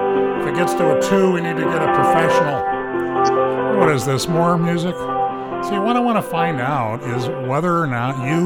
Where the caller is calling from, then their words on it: Chicago, Illinois, United States; at the Bleat Network. We're calling from Chicago this morning.